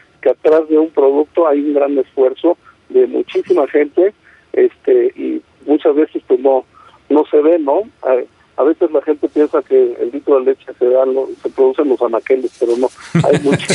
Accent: Mexico; como mexicanos pues a sacar adelante nuestro país

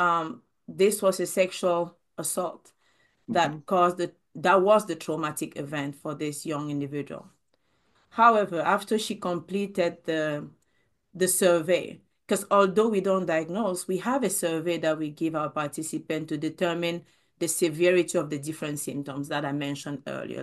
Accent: Cameroon; now in United States; until I moved to the United States, because I'm originally from Cameroon

